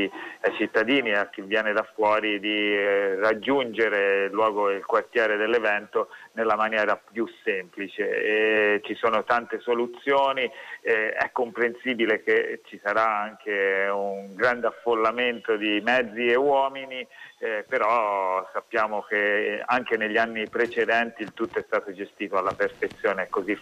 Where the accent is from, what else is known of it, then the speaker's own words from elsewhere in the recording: Livorno, Tuscany, Italy; io sono livornese doc, sì. Nato proprio nel cuore della città e cresciuto in questa città sempre